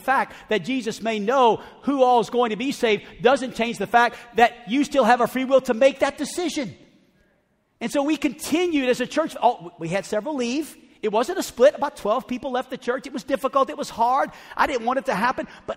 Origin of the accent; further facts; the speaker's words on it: New Orleans, Louisiana, United States; I'm from New Orleans. I went to school in Chicago. I served in L.A.